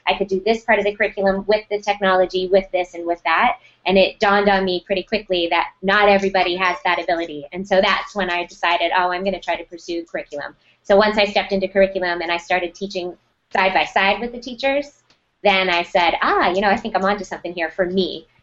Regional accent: United States; well, I'm obviously from the United States based on my accent

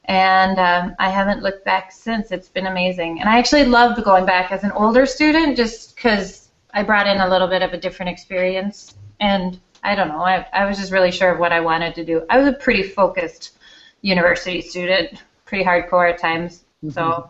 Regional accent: Denmark; moved away as an adult; now in Madison, United States; And I was born and raised in Denmark, and we moved to Madison, Wisconsin when I was 18

